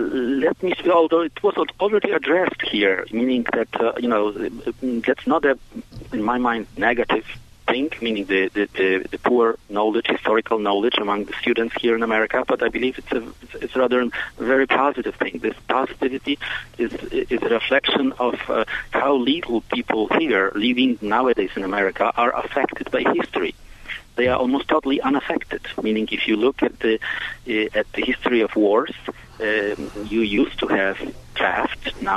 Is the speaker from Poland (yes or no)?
yes; Poland; No, I'm from Poland.